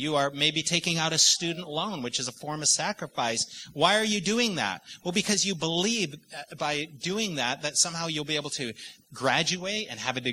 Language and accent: English; Vancouver, British Columbia, Canada; also born or lived in Nashville; Sheila and I came from Nashville, originally from Vancouver.